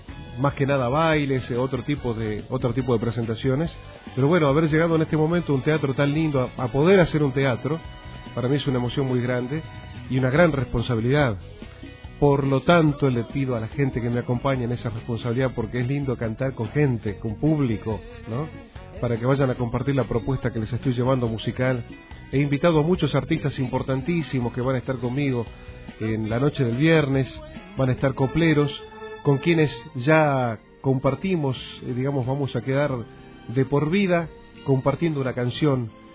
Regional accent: Jujuy, Argentina; moved away as an adult; 57 vidas y muchos que me fui de acá, de Jujuy.

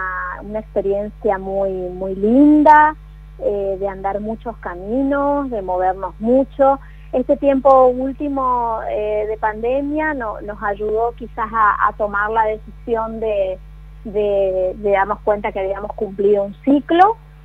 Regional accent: Corrientes, Argentina; porque también me fui de Corrientes, y bueno, cuando volví otra vez hemos retomado contacto y sí.

